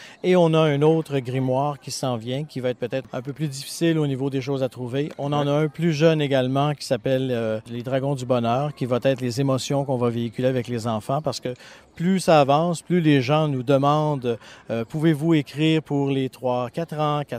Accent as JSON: {"language": "French", "region": "Quebec", "country": "Canada", "accent": "Quebec", "said": "Oui, l'accent que j'ai, c'est pas de la Belgique, ça vient du Québec, je suis Québécois."}